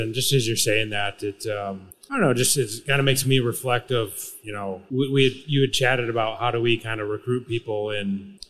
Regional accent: Michigan, United States; Hated them, and I'm from Michigan. Like, it seems kind of weird, but where I grew up was like literally halfway between Detroit and Chicago.

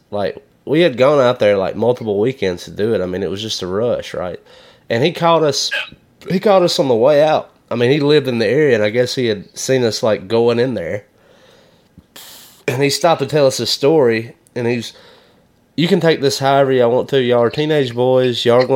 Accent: Alabama, United States; which is, we're from Alabama, I would call that pussyfooting.

